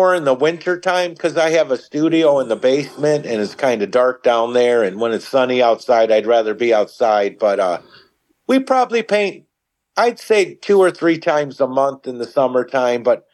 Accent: Maryville, United States; I grew up in Maryville. We grew up on 10 acres, and my father built a 5,000 square foot building there because he liked playing with his cars, working on cars.

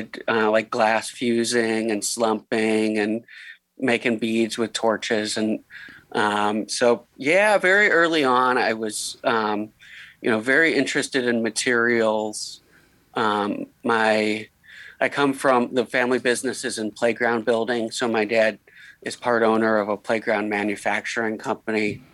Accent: Gary, Indiana, United States; So I'm a local artist, born and raised in Gary here.

